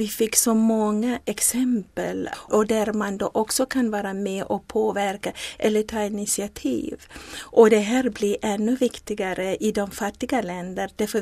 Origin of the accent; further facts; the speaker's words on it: KwaZulu-Natal, South Africa; now in Sweden; jag är född i Sydafrika i en mycket fattig del av apartheid Sydafrika ute på landsbygden i KwaZulu-Natal. Och växte upp i en stor familj.